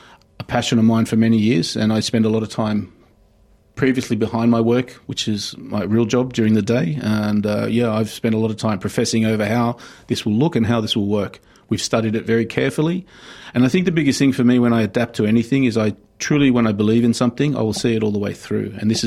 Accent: New South Wales, Australia; I was born in Australia, but we grew up on the Central Coast

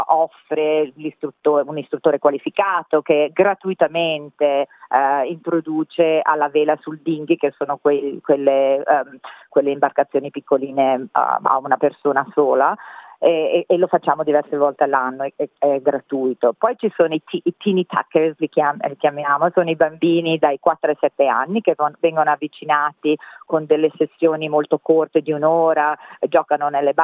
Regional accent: Veneto, Italy; io invece, che sono veneta di origine, avevo fatto tanto windsurf da ragazza

